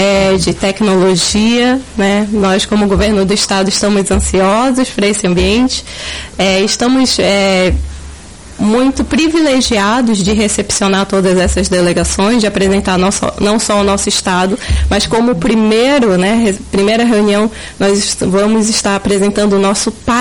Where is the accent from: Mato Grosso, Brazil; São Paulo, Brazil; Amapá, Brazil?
Amapá, Brazil; Macapá; a gente, como amapaense e macapaense, vai recepcionar pessoas para a nossa cultura